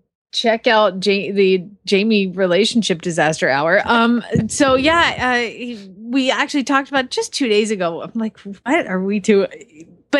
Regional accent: Georgia, United States; no, I'm from Georgia originally

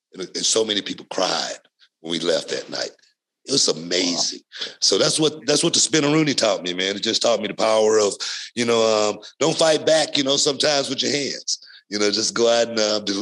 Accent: Texas, United States; also born or lived in Louisiana; I grew up in Texas. I was born in Louisiana, and I never dealt with racism a whole lot coming up as a kid or anything like that.

